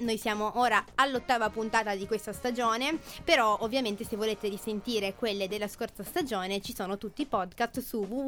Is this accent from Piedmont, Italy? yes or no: yes; Piedmont, Italy; Io sono un piemontese, però un po' truccato, ecco, perché i miei genitori sono della Campania e della Calabria.